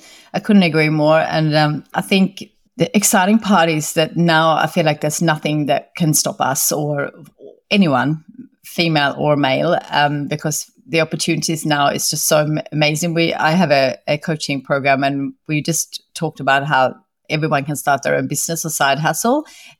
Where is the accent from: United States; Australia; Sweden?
Sweden; moved away; So I grew up in Sweden, which is a very privileged country, but I grew up on a farm and my parents were always working.